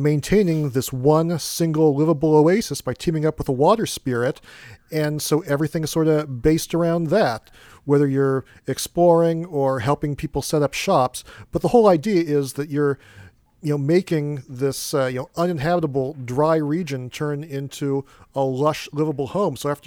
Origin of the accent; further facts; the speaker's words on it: New York, United States; born there; I'm actually a New Yorker by birth, so give me a break here.